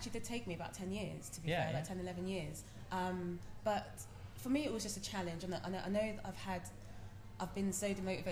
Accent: Ghana; I come from Ghana originally.

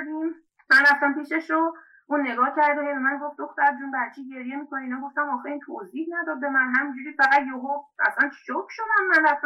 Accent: Tehran, Tehran Province, Iran; now in Calgary, Canada; الان در کانادا زندگی میکنم، شهر کلگری، ولی متولد تهران و بزرگ شده تهران هستم.

